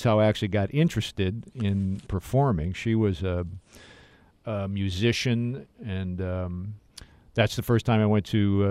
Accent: Rolling Meadows, Illinois, United States; I grew up in Rolling Meadows, Illinois. That's uh-huh. where I grew up.

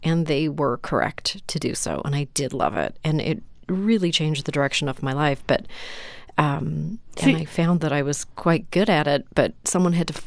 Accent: Canada; I grew up in Canada also.

